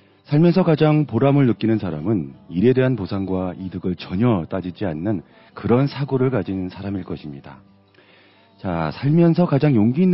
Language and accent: Korean; Los Angeles, California, United States; 제 고향 사랑하는 LA 교민 여러분들